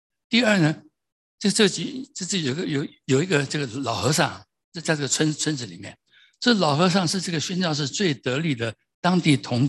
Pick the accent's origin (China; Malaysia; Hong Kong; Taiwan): Taiwan; 我想起我小时候在台湾第一次看电影